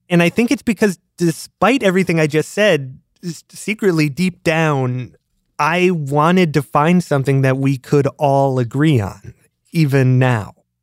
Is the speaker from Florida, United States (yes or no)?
no; Wisconsin, United States; I remember as a kid growing up in Wisconsin, watching the news or listening to the news at the end of the day